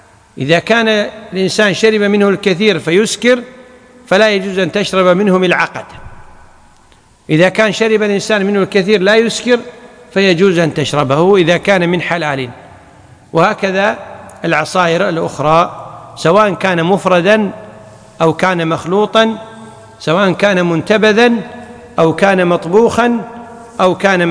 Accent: Kuwait; ولذلك عندنا في الكويت المعمول به

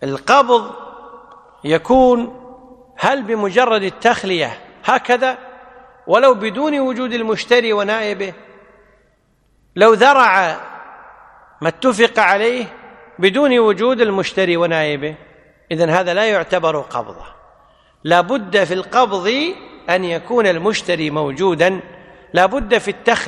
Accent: Kuwait; المرجع العرف مثلا عندنا في الكويت سمسار السيارات أجرته على من

